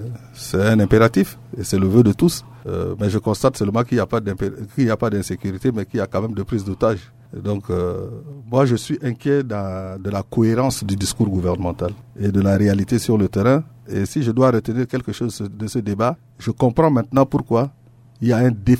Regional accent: Central African Republic; je suis centrafricain, personne ne pourra me l'enlever.

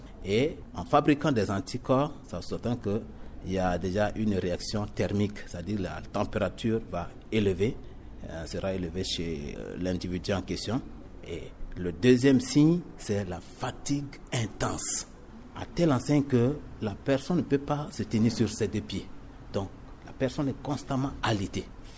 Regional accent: Central African Republic; en Afrique en général et en particulier chez nous en Centrafrique

